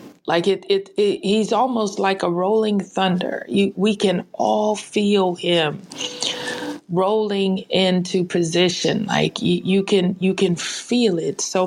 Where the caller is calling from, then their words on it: Boston, Massachusetts, United States; I am tapping in from Boston, Massachusetts.